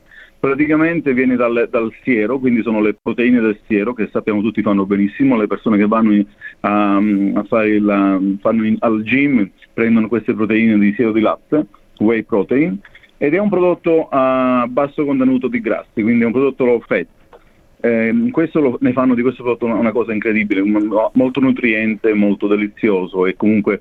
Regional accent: Sicily, Italy; La ricotta per me, che sono siciliano, è una delle cose che mi ricordano più la Sicilia nel mondo dei formaggi

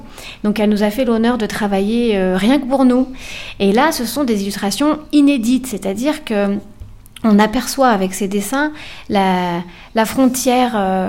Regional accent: France; now in Sydney, Australia; parce que je suis française

